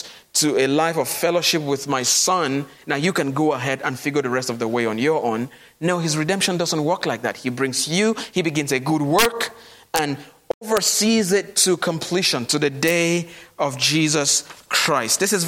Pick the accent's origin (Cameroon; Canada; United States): Cameroon; As I've shared with you before, I grew up in Cameroon, and we had all sorts of gods.